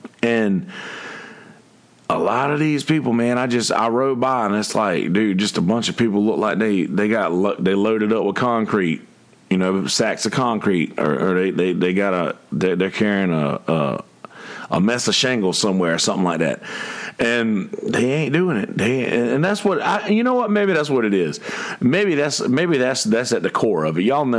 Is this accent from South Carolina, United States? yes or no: yes; Bennettsville, South Carolina, United States; So all of a sudden, I'm from the South and you hear these giant pipes coming around the corner. And back in the day, being a little redneck, you know, from Bennettsville, South Carolina, you hear pipes coming around the corner.